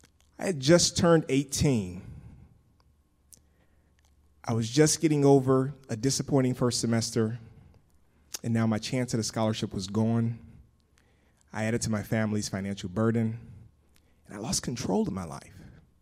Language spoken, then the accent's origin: English; Pensacola, Florida, United States; I grew up in Pensacola, Florida, where Hall of Fame football players are born.